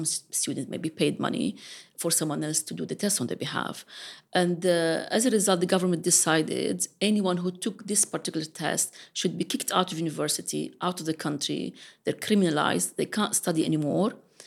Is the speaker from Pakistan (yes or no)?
yes; Pakistan; Or they were told, you go back to India and I'm from Pakistan.